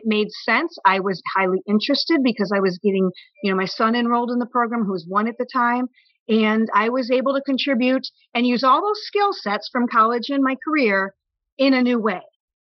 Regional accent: Bloomingdale, Illinois, United States; now in Northwest Indiana, United States; So growing up in Illinois, spent most of my time in the suburban Chicagoland suburbs, and again, grew up in Bloomingdale, and then went to college out in Joliet.

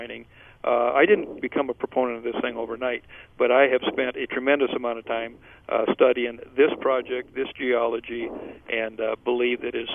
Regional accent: Dewey, South Dakota, United States; I was raised in Dewey. My ranch consists of the Cheyenne River running 3 miles through it.

